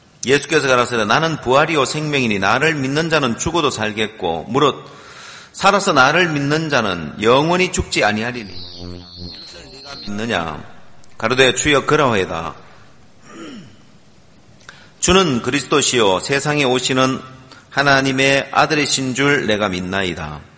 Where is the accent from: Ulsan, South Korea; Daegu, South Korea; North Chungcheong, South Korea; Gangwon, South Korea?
Ulsan, South Korea; 제 고향이 울산인데